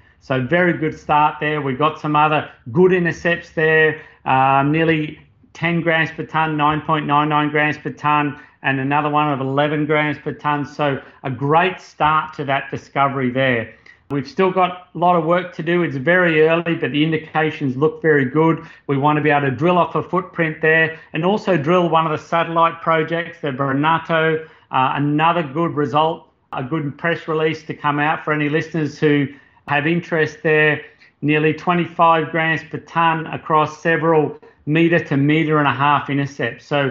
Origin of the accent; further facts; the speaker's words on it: Australia; accent: Australian; moved away as an adult; My background, my accent, you'll be able to pick that I'm Australian. I left Australia about 20 years ago after completing my PhD in geology and structure and tectonics.